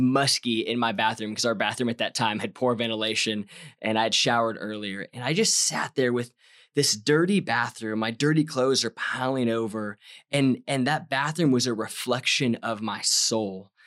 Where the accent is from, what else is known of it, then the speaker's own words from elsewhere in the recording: California, United States; now in Texas, United States; My Twitter bio says I'm a Californian that has moved to Texas.